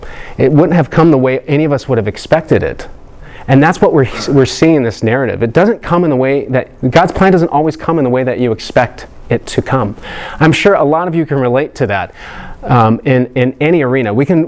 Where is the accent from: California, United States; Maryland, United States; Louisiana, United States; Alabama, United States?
California, United States; Nuevo; you know, I grew up on acreage in Nuevo. My mom had horse trainer.